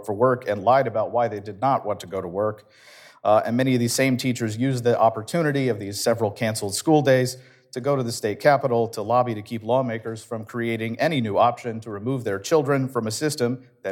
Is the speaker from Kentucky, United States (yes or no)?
yes; Louisville, Kentucky, United States; as many people know, I call Louisville, Kentucky home. And most recently, hundreds of teachers in my home state, particularly in my hometown of Louisville